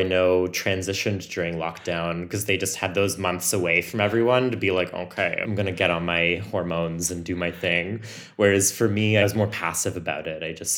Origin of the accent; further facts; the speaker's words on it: Ottawa, Ontario, Canada; now in Toronto, Canada; Well, I moved to Toronto from Ottawa, where I grew up in 2008.